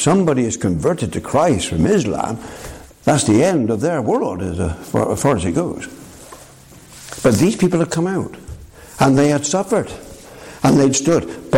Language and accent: English; Bristol, South West England, United Kingdom; my forefathers, I come from Bristol in the west of England. My forefathers, way back of course, members of the Broadmead Baptist Church.